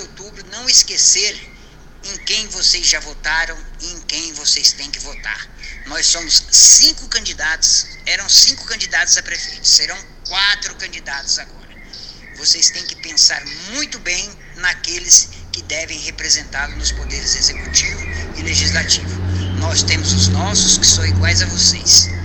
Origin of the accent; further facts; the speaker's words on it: Presidente Epitácio, São Paulo, Brazil; Eu lutei a vida toda para ser prefeito da minha terra natal. Eu luto por Epitácio desde 1972.